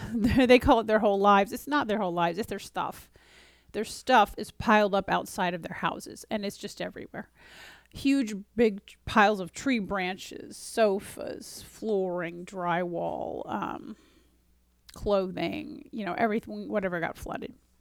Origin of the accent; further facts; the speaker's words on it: Florida, United States; I grew up in Florida. This is like very strange.